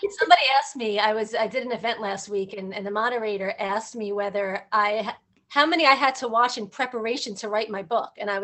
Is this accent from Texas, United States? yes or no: no; Manhattan, New York, United States; I'm from Manhattan